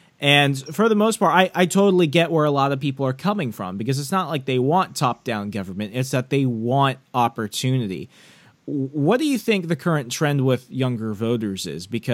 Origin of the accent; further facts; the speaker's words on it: Virginia, United States; I grew up in Fairfax County, Virginia, for the most part. It's right across the it's right across the street from D.C.